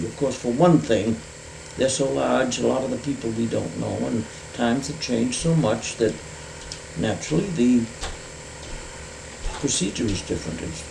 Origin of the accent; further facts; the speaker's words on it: Northboro, Massachusetts, United States; born there; I was born in Northboro.